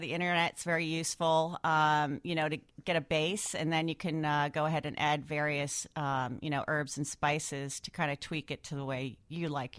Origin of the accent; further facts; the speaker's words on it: New Jersey, United States; I grew up in New Jersey, of all places.